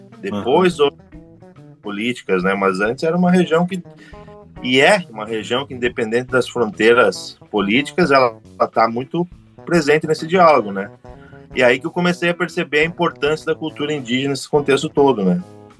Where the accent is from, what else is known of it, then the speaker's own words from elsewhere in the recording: South Region, Brazil; quando eu saí do Sul, assim, quando eu tive uma...